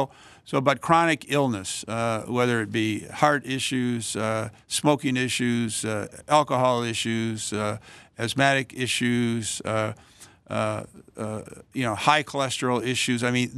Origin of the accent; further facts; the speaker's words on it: United States; And I said yes, because as an American, and I enjoy overseas work, and it seemed like a great opportunity.